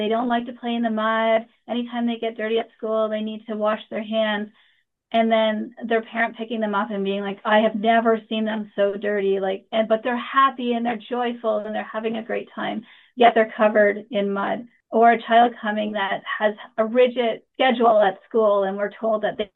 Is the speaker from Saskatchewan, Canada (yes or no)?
no; Nova Scotia, Canada; also born or lived in Ontario; So I grew up in Nova Scotia, where we had a forest in the backyard. So the first 7 years of my life, I spent playing in the forest. And then we moved to Ontario